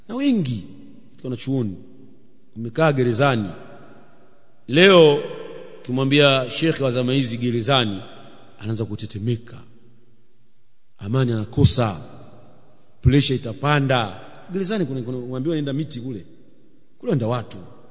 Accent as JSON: {"language": "Swahili", "country": "Tanzania", "said": "Mimi ni Mtanzania"}